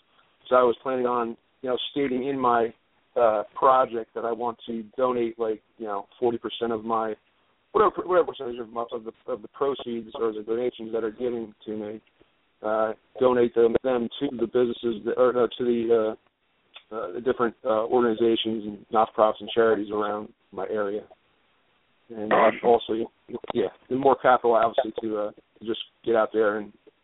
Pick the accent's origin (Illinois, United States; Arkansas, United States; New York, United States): New York, United States; I'm from New York.